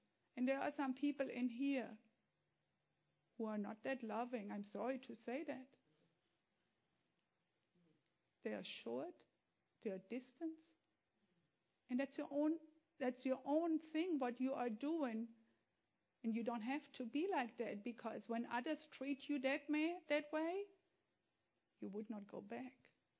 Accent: Germany; English is a second language; moved away; I'm from Germany. I was brought up a different way than you are here

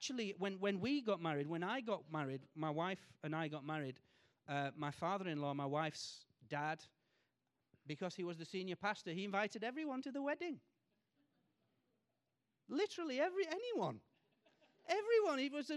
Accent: England, United Kingdom; as an Englishman who doesn't exaggerate

